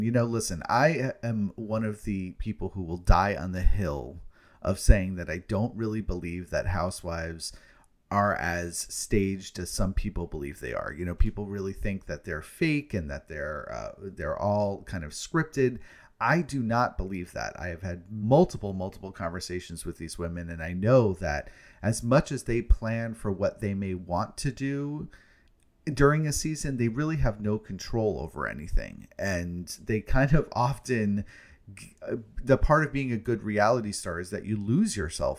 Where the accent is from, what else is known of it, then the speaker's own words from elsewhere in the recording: New York, United States; I've always really loved New York, being a New Yorker myself